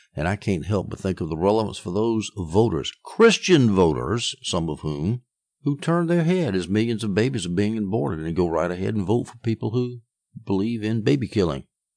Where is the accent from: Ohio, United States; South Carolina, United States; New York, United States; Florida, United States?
South Carolina, United States; the Latin motto that is the motto of my home state of South Carolina.